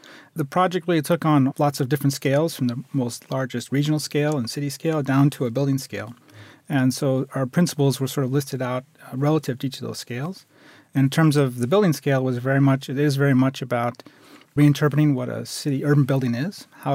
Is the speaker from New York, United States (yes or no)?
no; Chicago, Illinois, United States; I come from Chicago